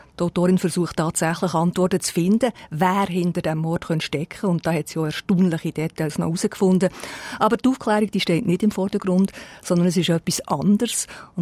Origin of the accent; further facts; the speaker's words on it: Thun, Bern, Switzerland; Ich bin auch in der Gegend von Thun aufgewachsen